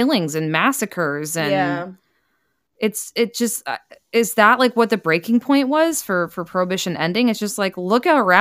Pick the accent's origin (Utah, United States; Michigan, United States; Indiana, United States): Utah, United States; because I grew up in Utah where the beer being served can't be over 3.2%.